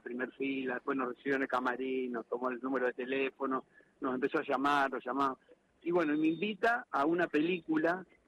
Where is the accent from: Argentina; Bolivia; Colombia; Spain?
Argentina; Cañada de Gómez, Santa Fe; Vos sabés que yo soy de Cañada de Gómez, provincia de Santa Fe, cerquita de Rosario.